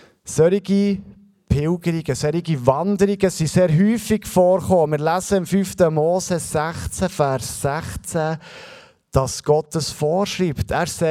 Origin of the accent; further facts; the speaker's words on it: Bern, Switzerland; ich bin unter dem Stockhorn aufgewachsen. Das Stockhorn hat für mich eine spezielle Bedeutung. Ich hatte im Winter ein paar Wochen lang keine Sonne wegen dem Stockhorn.